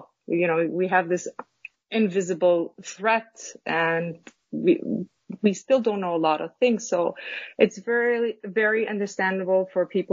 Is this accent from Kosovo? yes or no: yes; Kosovo; now in United States; Yes, I came from Kosovo, which is it's a small state in Southeastern Europe. And this was in 1999. There was a war that started in my native country. So I immigrated to the United States in 1999.